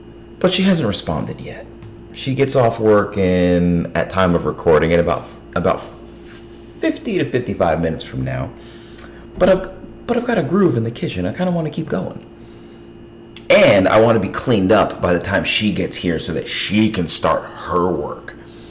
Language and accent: English; New Jersey, United States; growing up in Italian culture and Jewish culture in Northwest New Jersey, I had never had tamales until I was probably 25.